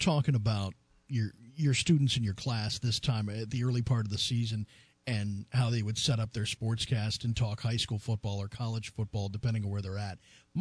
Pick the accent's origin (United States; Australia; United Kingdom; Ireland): United States; Mount Carmel, Pennsylvania; I live in Penns Valley right now, but I'm originally from Carmel.